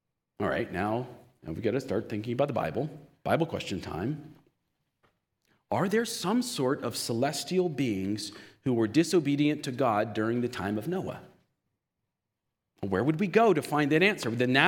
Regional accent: the South, United States; accent: southern; It's my southern accent leaking.

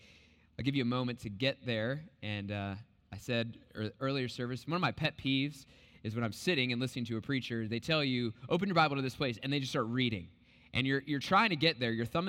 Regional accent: United States; one of my things is that as an American, I don't want to further the awful stereotypes about American tourists in other places.

